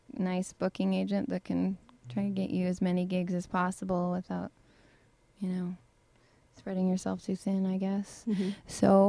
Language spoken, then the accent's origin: English; Rapid City, South Dakota, United States; it's not quite as bad here as it is in my hometown in Rapid City, South Dakota, which is.